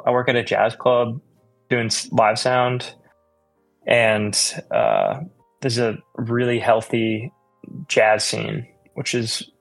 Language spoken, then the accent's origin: English; Maine, United States; oh, I'm from Maine. Like, I feel like there's like no one kind of in the scene up there.